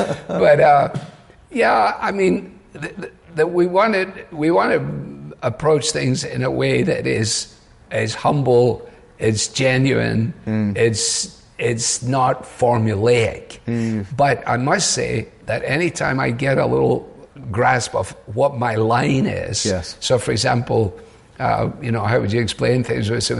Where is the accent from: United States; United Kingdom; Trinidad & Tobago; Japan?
United Kingdom; Glasgow, Scotland; I was brought up in Glasgow in an interdenominational mission hall, which had been founded as a result of the evangelistic missions of Moody and Sankey.